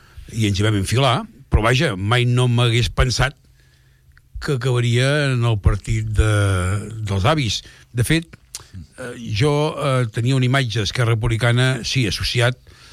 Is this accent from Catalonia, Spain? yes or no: yes; Catalonia, Spain; almenys al Baix Llobregat, d'on soc jo